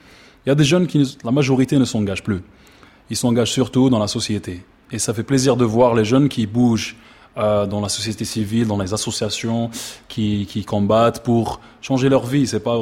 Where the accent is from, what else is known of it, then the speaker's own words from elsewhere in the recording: Oran, Oran Province, Algeria; Oui, je suis de Ouharn.